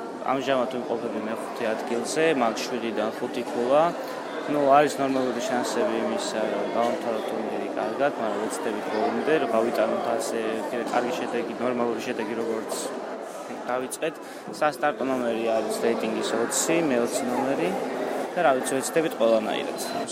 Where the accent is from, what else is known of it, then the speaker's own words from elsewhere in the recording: Tbilisi, Georgia; თბილისიდან ვარ